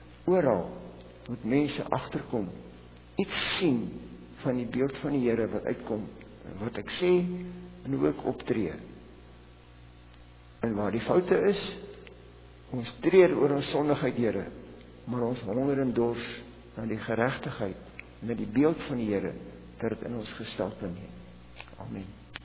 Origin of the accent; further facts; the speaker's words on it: KwaZulu-Natal, South Africa; Ek het in Natal groot geword. En ek het Zulu geleer as kind. Ek het vir 7 jaar in Zulu gepreek ook.